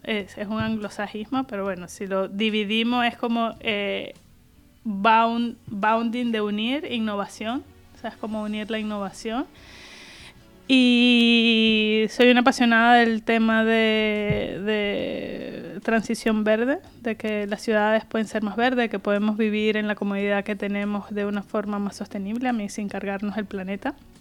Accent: Venezuela; now in Valencia, Spain; Originalmente de Venezuela, igual que Carlos.

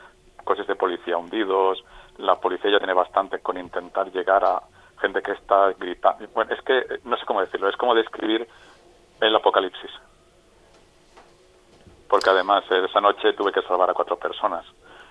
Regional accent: Catarroja, Valencian Community, Spain; por rescatar personas desde el Port de Catarroja, que somos gente de la Albufera.

